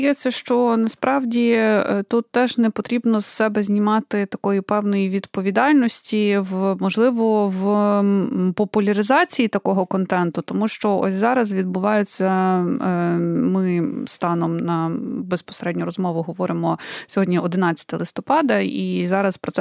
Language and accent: Ukrainian; Kyiv, Ukraine; Я народилася і виросла в Києві